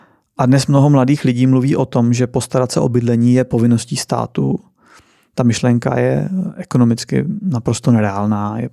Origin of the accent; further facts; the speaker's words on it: Sudetes, Czechia; Já pocházím ze Sudet, což je věc, o které často mluvím, jsem na ní hrdý. Myslím si, že mě to nějakým způsobem formovalo.